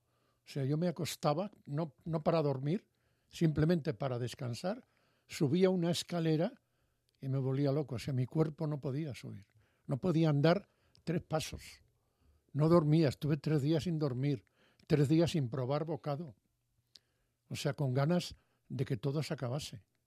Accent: Galicia, Spain; yo soy fatalista, como buen gallego

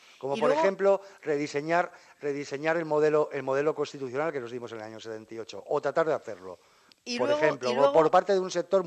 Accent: Spain; como somos los españoles

